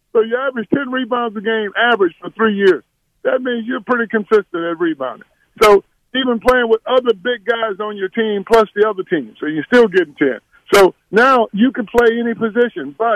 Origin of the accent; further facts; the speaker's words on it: Houston, Texas, United States; I grew up in Houston rooting for the Rockets since they played in High Fines Pavilion, right?